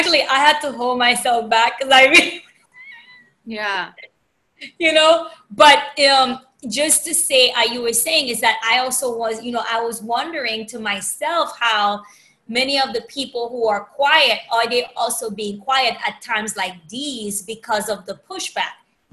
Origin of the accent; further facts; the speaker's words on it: Haiti; moved away; I grew up in Haiti, and I have to say, like, sometimes I think about it